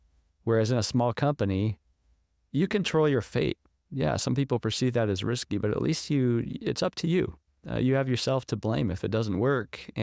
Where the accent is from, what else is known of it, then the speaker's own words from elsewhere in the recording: California, United States; now in Indiana, United States; Yeah, so I'm originally from California, and my family back in the mid-1800s left Missouri, went to California, Central Valley, started farming, but way back before that, farming all the way.